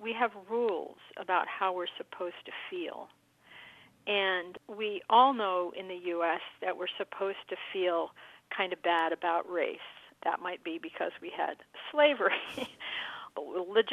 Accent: United States; But as an American, that was pretty disturbing

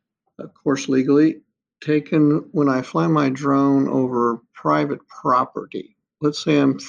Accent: Kansas City, United States; I'm here from Kansas City.

